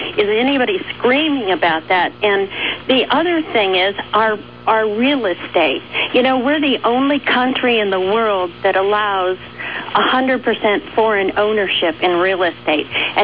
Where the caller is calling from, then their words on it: Fort Lauderdale, Florida, United States; Fort Lauderdale, Florida.